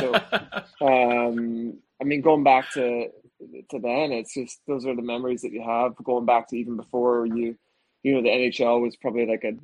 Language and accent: English; Scotland, United Kingdom; I'm a kid from Scotland or from the UK who's starting to outshine players over in Canada or America